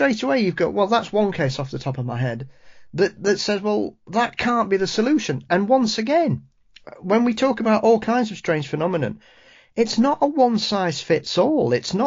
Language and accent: English; Yorkshire and the Humber, United Kingdom; being a Yorkshireman, Travis, the Black Monk of Pontefract.